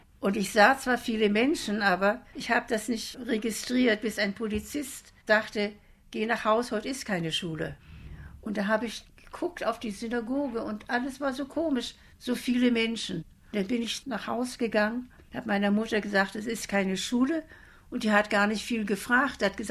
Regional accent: Hamburg, Germany; Meine Kindheit in Hamburg ab 1933 war Angst.

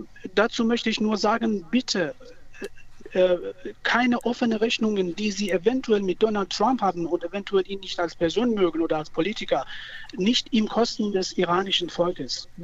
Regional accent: Iran; Ich bin ein Iraner, ein traumatisierter Iraner durch die aktuellen Ereignisse im Iran.

